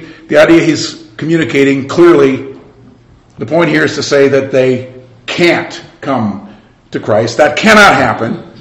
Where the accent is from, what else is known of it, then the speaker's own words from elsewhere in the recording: Michigan, United States; It happened all the time in the church I grew up in Michigan.